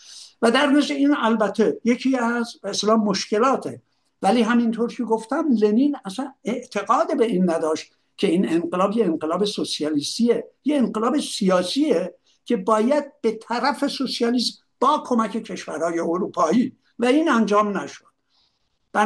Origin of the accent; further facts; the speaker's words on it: Iran; moved away; سالهای سال بعد از اینکه من از ایران بیرون اومدم